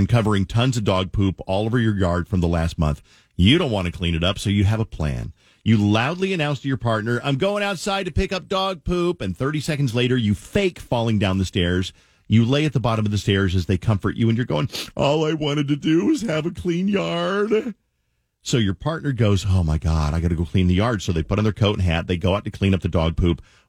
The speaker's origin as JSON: {"language": "English", "region": "Colorado", "country": "United States", "tie": "born or raised there", "said": "Plus, I have a weakness for … because they're from my home state of Colorado."}